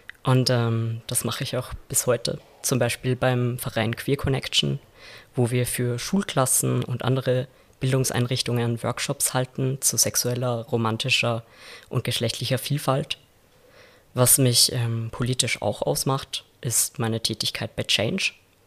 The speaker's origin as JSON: {"language": "German", "town": "Laakirchen", "region": "Upper Austria", "country": "Austria", "said": "Ich komme ursprünglich aus Lackirchen in Oberösterreich."}